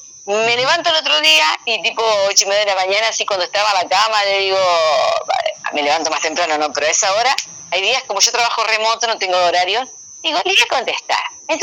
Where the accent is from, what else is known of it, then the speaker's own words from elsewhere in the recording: Diamante, Entre Ríos, Argentina; de Diamante, Entre Ríos, me gusta hacer asado